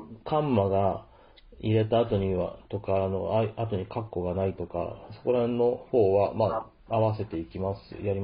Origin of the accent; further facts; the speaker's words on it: Osaka, Japan; born there; 俺、実際に生まれたのは大阪なんだけどさ。